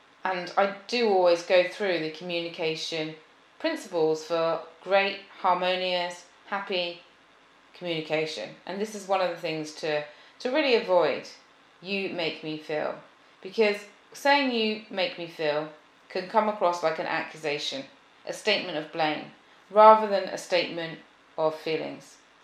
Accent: United Kingdom; I love sarcasm, I'm British, and this is what we do.

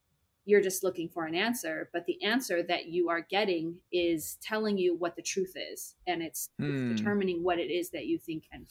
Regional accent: West Coast, United States; I'm from the West Coast. Like I'm very different than most of the people here.

